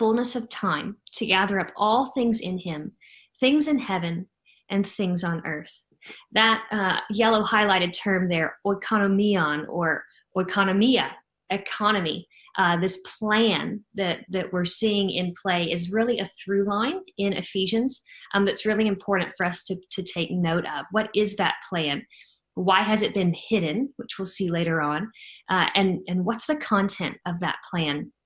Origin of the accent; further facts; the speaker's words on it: Atlanta, Georgia, United States; I'm from Atlanta in the United States